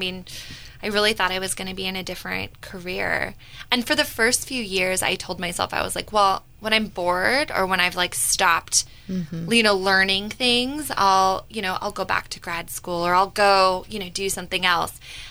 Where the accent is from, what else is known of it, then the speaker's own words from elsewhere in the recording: Reno, Nevada, United States; I'm from the Reno, Lake Tahoe area. I went to school at UNR for college